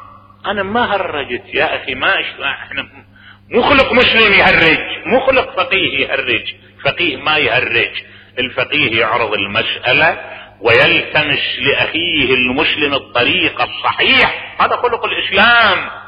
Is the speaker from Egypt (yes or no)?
no; Najaf, Najaf Governorate, Iraq; لان انا ابن النجف واعرف النجف